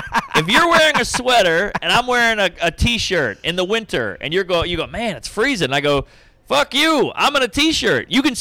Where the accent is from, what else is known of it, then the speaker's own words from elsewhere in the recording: Southern United States, United States; I'm from the South. It was way more integrated down there than it is up here.